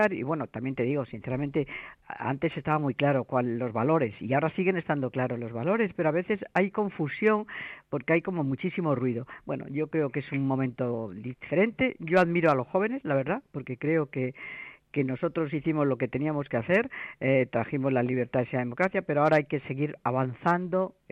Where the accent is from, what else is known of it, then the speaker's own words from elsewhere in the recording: Madrid, Community of Madrid, Spain; a mí Madrid siempre es mi ciudad, o sea, he vivido en Madrid, me considero madrileña